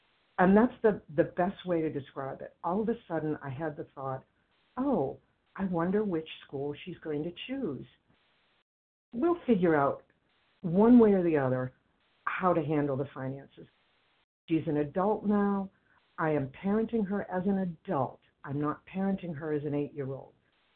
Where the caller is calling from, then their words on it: Boston, Massachusetts, United States; I'm calling from the Boston area.